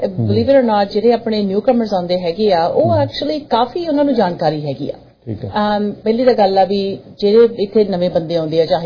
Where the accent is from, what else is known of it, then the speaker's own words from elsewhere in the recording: Canada; ਅਸੀਂ ਮੈਂ ਕੈਨੇਡਾ ਦੇ ਵਿੱਚ ਗਰੋ ਅਪ ਹੋਈ ਹਾਂ